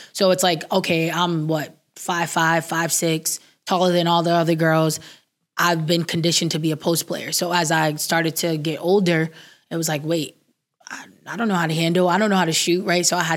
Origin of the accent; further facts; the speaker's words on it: Fall River, Massachusetts, United States; So I'm originally from Fall River, Mass. I grew up playing outside, obviously.